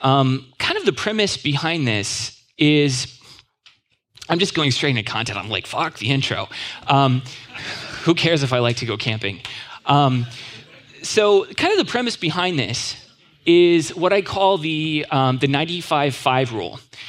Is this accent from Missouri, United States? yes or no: no; California, United States; now in Minnesota, United States; I'm from California originally, but now I live in Minnesota.